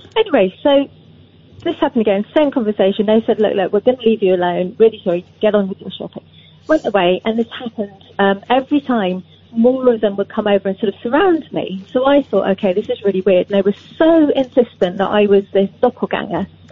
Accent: Kew, London, United Kingdom; From Kew.

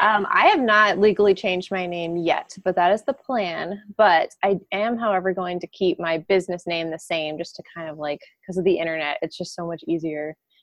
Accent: New Orleans, Louisiana, United States; So I grew up in New Orleans, and as I was entering my sophomore year of high school, Hurricane Katrina hit

